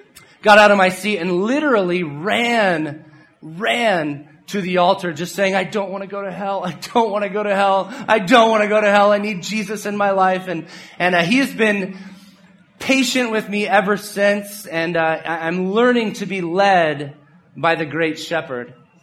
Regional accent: California, United States; I'm from California.

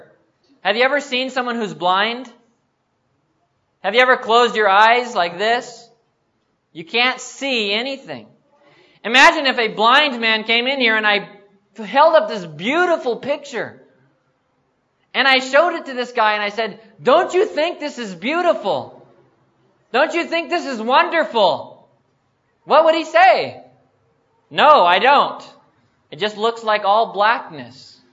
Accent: United States; You know, I'm 25 years old. I come from America.

